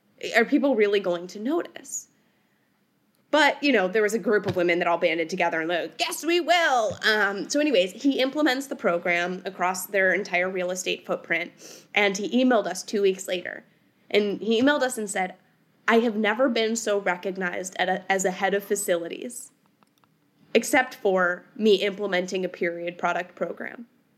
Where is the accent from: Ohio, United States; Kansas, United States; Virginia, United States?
Ohio, United States; And growing up in Ohio, I simply just wrote down all of the euphemisms that I knew for menstruation.